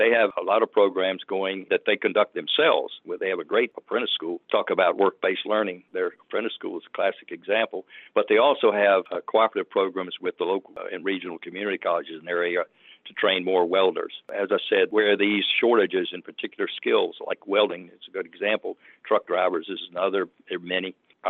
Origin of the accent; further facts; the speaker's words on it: Hopewell, Virginia, United States; I grew up in Hopewell, a business community, industry community, not too far from here.